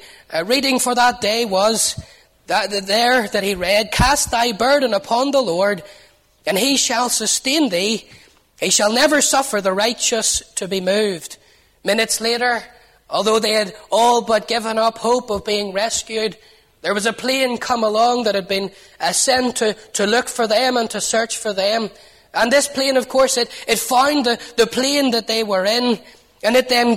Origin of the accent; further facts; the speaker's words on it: Newtownards, Northern Ireland, United Kingdom; They were actually from my hometown in Newton Ards.